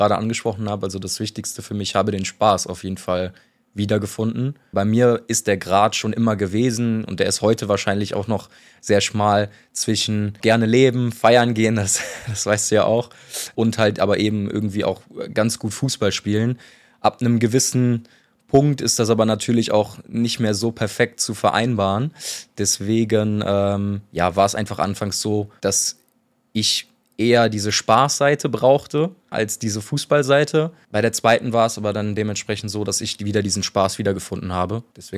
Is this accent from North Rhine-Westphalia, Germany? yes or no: yes; Alfter, North Rhine-Westphalia, Germany; Dann bin ich halt in Alfter groß geworden, aufgewachsen. Habe beim VfL Alfter dann angefangen Fußball zu spielen